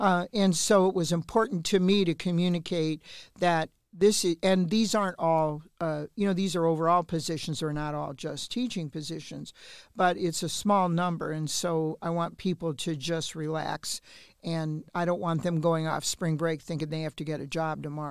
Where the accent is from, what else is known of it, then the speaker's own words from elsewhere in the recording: Gary, Indiana, United States; born there; and then I was born in Gary, and so when the state took over Gary's schools in 2017